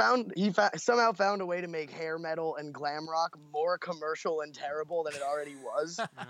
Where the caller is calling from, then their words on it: Sayreville, New Jersey, United States; I'm in my basement right now, where I spend most of my time, in Sayreville, New Jersey. Bunghole of the universe.